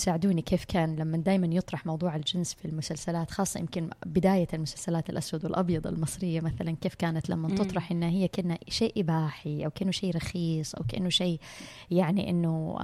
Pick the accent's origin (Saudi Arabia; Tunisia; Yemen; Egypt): Saudi Arabia; واحدة دكتورة عندنا بالسعودية عملت دراسة